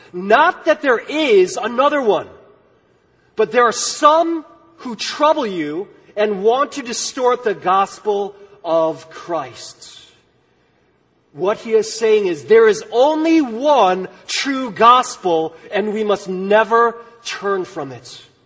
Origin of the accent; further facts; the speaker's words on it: Chicago, Illinois, United States; that prepared me to be a loyal Dallas Cowboys fan growing up in Chicago